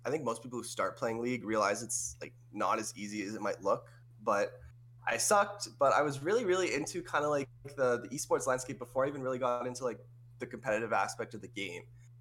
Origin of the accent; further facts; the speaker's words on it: Brandon, Manitoba, Canada; born there; I was born in Brandon, Manitoba. Now, I don't know how many people know about Manitoba.